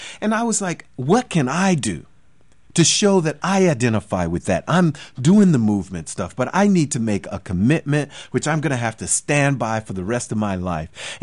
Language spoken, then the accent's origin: English; Oakland, California, United States; When I was a child, I lived in the projects in Oakland called Tassafaranga Project.